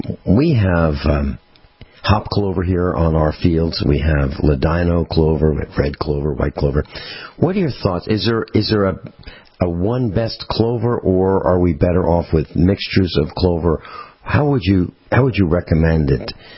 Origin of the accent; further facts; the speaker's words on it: East Coast, United States; When I was growing up in the East Coast, I lived in in the countryside. Everybody had 1 acre in this particular area that I was living in. And this is during the 50s and the 60s.